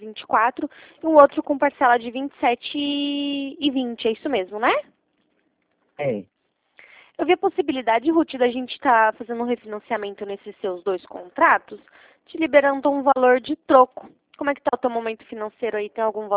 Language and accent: Portuguese; Curitiba, Paraná, Brazil; Isso mesmo. Eu sou de Curitiba, porém eu atendo o Brasil inteiro.